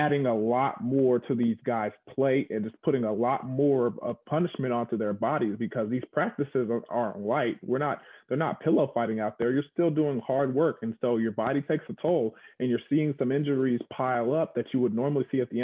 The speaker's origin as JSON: {"language": "English", "region": "Texas", "country": "United States", "tie": "born or raised there", "said": "I mean, growing up in Texas, I mean, I've talked about this before."}